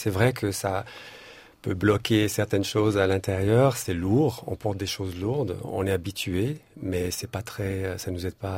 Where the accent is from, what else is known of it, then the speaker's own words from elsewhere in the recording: Switzerland; on est civilisé, on est suisse